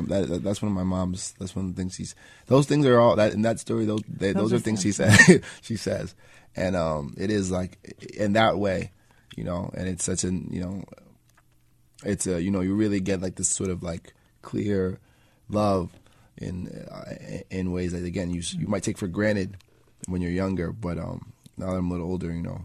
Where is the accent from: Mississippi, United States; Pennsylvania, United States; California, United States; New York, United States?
New York, United States; Spring Valley; also born or lived in Queens; I was born in Queens. I grew up there, but very early on we moved to Spring Valley, Rockin County, right. Which is just outside the city.